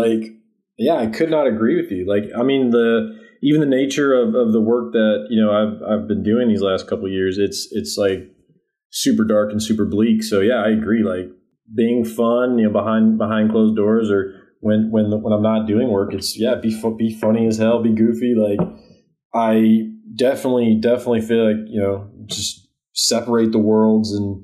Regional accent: Midwest, United States; I am a Midwesterner. Like, I'm not an East Coast or a West Coast plant. You know, I'm from here

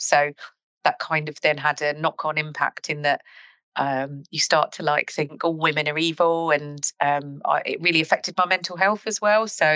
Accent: Clacton-on-Sea, East of England, United Kingdom; I'm from Clacton-on-Sea, so I'm Essex born and bred

